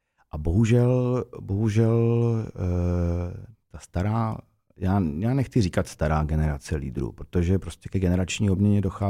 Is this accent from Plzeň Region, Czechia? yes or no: no; Brno, South Moravian Region, Czechia; To se tak u nás v Brně říká.